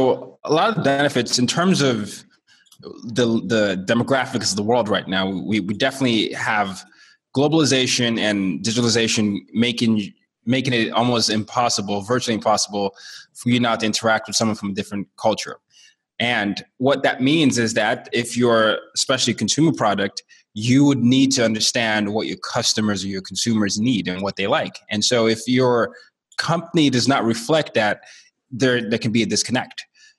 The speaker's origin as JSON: {"language": "English", "country": "Nigeria", "said": "I'm a Nigerian who grew up in 5 countries and 4 continents. So for much of my life, I've been essentially the minority everywhere I've been."}